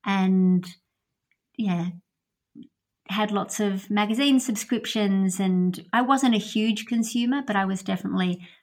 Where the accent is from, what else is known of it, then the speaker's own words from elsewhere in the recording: Melbourne, Victoria, Australia; also born or lived in Israel; And we grew up in Melbourne in the suburbs. And, I've got three sisters. I'm the second oldest. And we lived lived in Melbourne, but we did move to Israel